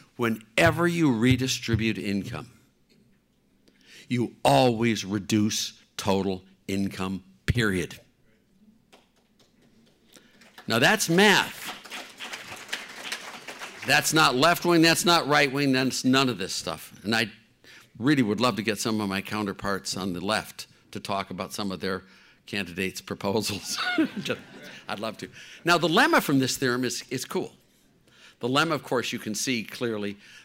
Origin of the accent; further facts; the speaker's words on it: Cleveland, Ohio, United States; also born or lived in Youngstown; My home state of Ohio, I was born in Youngstown, raised in Cleveland.